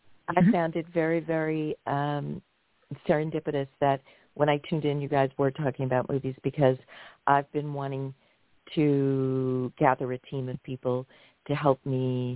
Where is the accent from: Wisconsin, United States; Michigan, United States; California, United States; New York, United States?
New York, United States; I'm originally from New York.